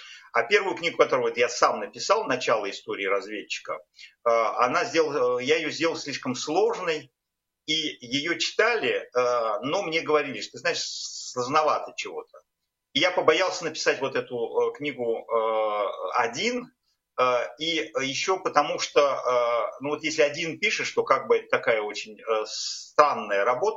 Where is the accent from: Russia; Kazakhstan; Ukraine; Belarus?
Russia; Moscow; moved away as an adult; я родился в Москве в 61-м году при Никите Хрущеве. Вот и жил там половину жизни при Брежневе, Андропове, Черненко, Горбачеве.